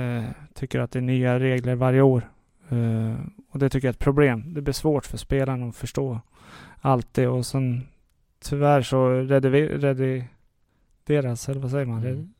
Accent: Östervåla, Uppsala County, Sweden; jag är från Uppland och där från Östervåla, ett litet samhälle där.

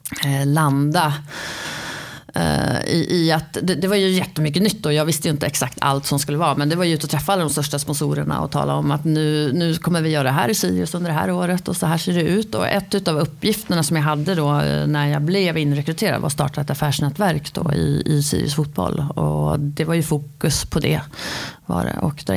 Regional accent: Västmanland County, Sweden; now in Uppsala, Sweden; jag spelade i Köpings IS gjorde jag då, så jag är ju västmanlänning från början.

